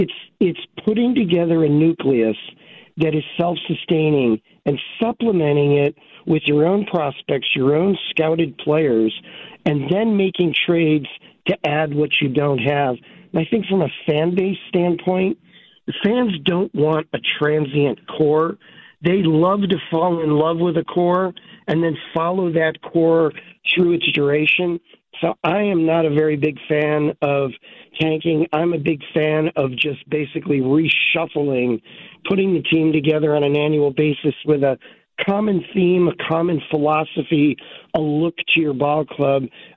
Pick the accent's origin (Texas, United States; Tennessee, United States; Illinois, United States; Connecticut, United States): Illinois, United States; Chicago; I grew up in Chicago. Dad was a Sox fan, Cubs fan for my mom.